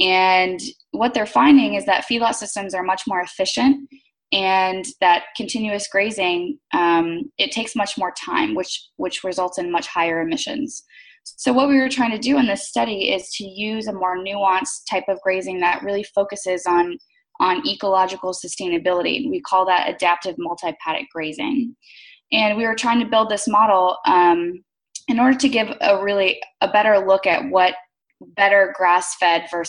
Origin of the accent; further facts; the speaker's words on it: Georgia, United States; And, you know, I came from Georgia. It's where I grew up. I graduated from Georgia College with degrees in biology and economics.